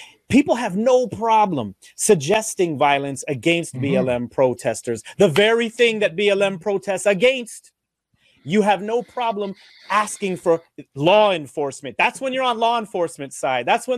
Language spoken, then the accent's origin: English; Toronto, Ontario, Canada; born there; And I, as a Canadian, a Toronto born person, starting to use words like dope, funky, fresh and deaf.